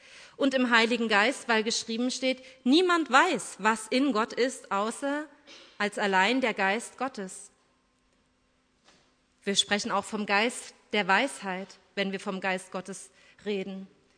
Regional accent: East Germany, Germany; Ich habe durch meine Kindheit in der DDR verschiedene Frömmigkeitsformen wahrgenommen.

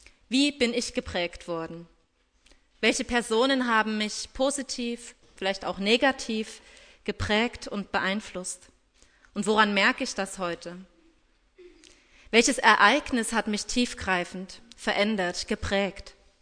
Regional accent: Germany; Wenn ich zum Beispiel an meine Kindheit im System der DDR denke

